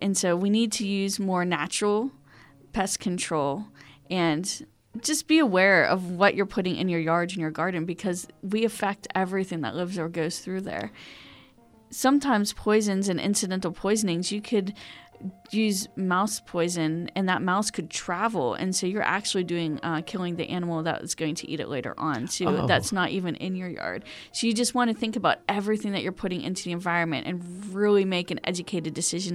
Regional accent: Pittsburgh, Pennsylvania, United States; In Elizabeth Forward, actually, is where I graduated from high school.

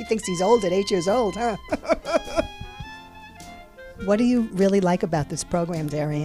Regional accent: New York City, New York, United States; I'm originally from New York City, married somebody from Pittsburgh, and I'm 43

